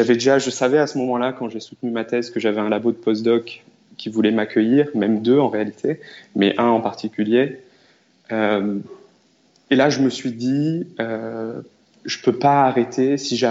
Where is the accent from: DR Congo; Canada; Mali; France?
France; Corsica; also born or lived in Marseille, France / Paris, France; now in New York, United States; moi, je suis originaire de Corse, du sud de la France, vraiment très au sud. Et puis après Marseille, et puis après Paris, et puis maintenant New York.